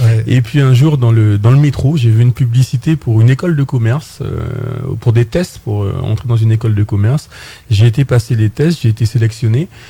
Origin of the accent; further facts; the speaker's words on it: French Guiana, France; parce que je venais de Guyane